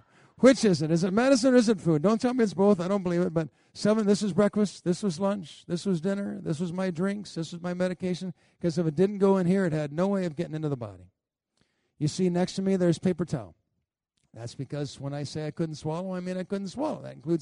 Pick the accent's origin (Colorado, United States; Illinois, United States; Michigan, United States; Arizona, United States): Colorado, United States; I'm from Colorado. I like grass.